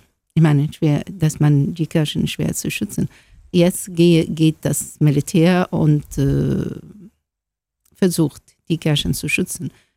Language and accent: German; Egypt; German is a second language; die finden das auch, dass wir alle Ägypter sind und wir sind eine Familie.